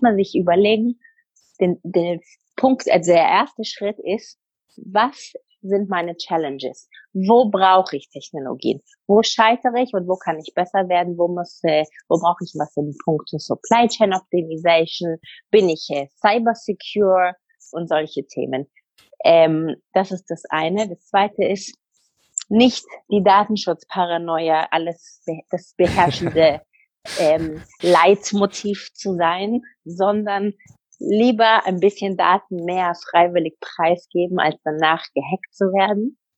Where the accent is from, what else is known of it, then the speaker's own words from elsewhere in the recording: Bavaria, Germany; Ich bin ja selber aus Bayern, das ist ja das Allerschönste sowieso.